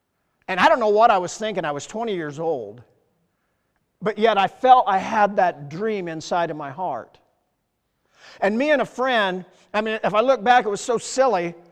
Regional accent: Iowa, United States; moved away as an adult; also born or lived in Denver, Colorado; I moved away from Iowa in the 20s and went to Denver.

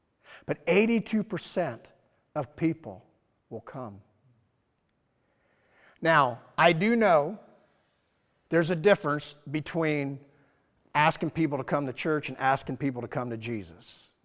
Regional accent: Iowa, United States; to come back here to my hometown and to to do some things in Iowa

